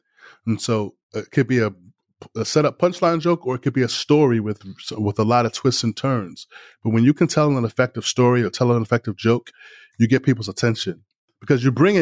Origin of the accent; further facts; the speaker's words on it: New York City, New York, United States; And I grew up in New York City, where the Dirty Dozens was played daily.